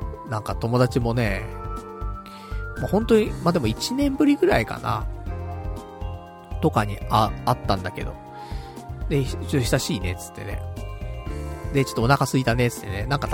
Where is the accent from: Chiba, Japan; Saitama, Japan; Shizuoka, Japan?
Saitama, Japan; now in Tokyo, Japan; もともと私埼玉県民なんでね。